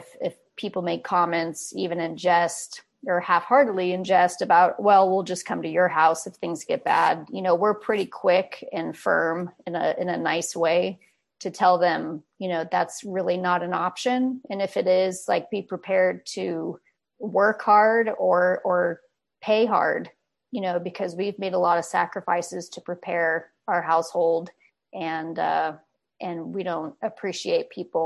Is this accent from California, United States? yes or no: yes; California, United States; I grew up in California, basically from a young kid.